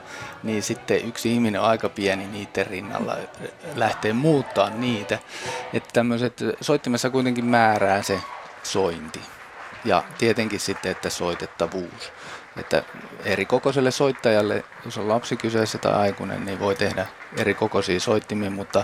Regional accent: Ostrobothnia, Finland; Ja mä oon Pohjanmaalta kotoisin

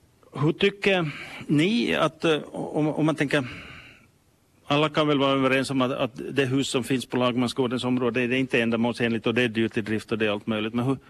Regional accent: Finland; det finns ju fem skolor hemma i Finland

